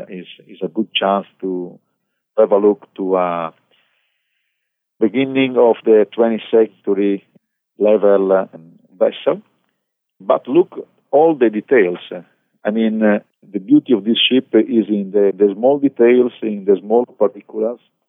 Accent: Sardinia, Italy; In Italy, I'm from Sardinia, from an island, so I had already some experience on a ferry, but just for a few hours.

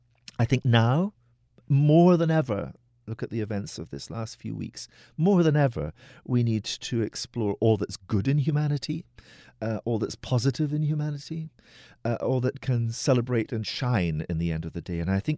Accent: Scotland, United Kingdom; I come from the Highlands of Scotland. I was raised a Presbyterian.

